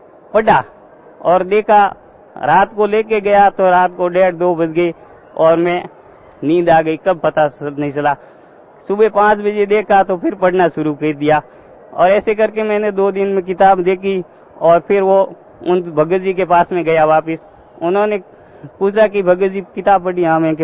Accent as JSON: {"language": "Hindi", "town": "Barmer", "region": "Rajasthan", "country": "India", "said": "मैं बाड़मेर राजस्थान से आया हूँ"}